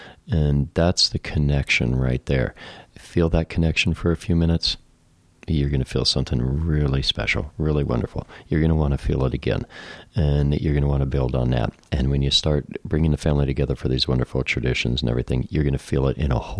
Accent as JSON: {"language": "English", "region": "Wyoming", "country": "United States", "said": "You kidding? I'm from Wyoming. I'm going to bring a rope and a bullwhip."}